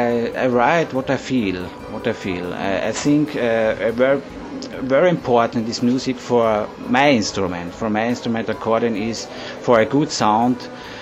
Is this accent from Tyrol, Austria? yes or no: no; Carinthia, Austria; English is a second language; And we come from Austria, Carinthia, we live in Carinthia, also in Vienna.